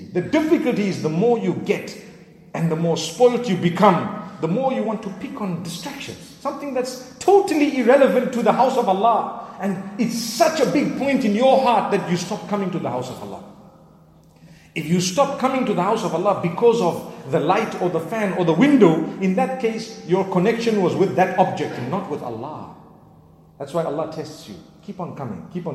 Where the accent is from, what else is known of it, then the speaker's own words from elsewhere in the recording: Zimbabwe; I come from Zimbabwe. You might be wondering what's so fortunate about that.